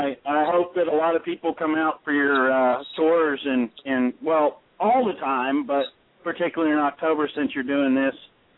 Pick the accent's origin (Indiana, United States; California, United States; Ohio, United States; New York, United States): Ohio, United States; No, I'm originally from Ohio, so I'd rather, I particularly like the cold weather a little bit more, and I'm used to, you know, snow on the ground months and months and months of times